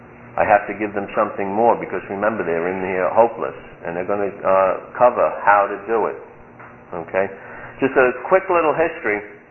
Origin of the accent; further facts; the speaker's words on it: Brooklyn, New York, United States; a Brooklyn boy and I say it like I at least think it. You know, I know you didn't get that given my lack of accent, but...